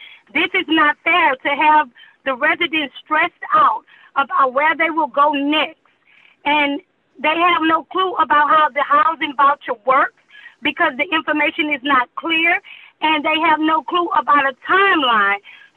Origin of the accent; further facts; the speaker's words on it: Texas, United States; I was born and raised in Fifth Ward